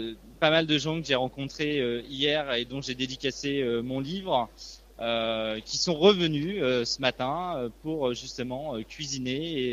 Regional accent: Normandy, France; puisque je suis normand pur beurre et très attaché à mes terres natales.

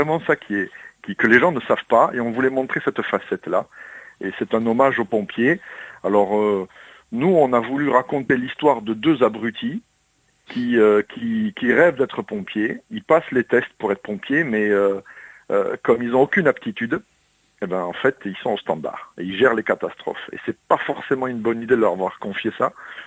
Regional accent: Tarbes, Occitanie, France; Lui, il est parisien et moi, je suis de Tarbes.

